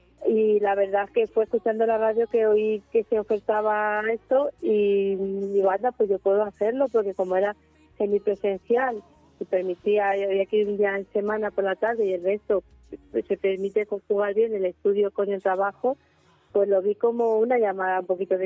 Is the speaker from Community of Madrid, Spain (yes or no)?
yes; Madrid, Community of Madrid, Spain; born there; now in La Solana, Spain; Nací en Madrid, pero llevo trabajando, que es el pueblo de mi padre, en La Solana, Ciudad Real, pues ya más de 25 años.